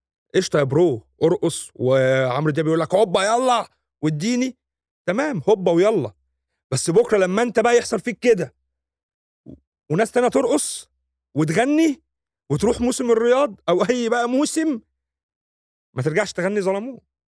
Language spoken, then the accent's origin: Arabic; Egypt; النهارده احنا كمصريين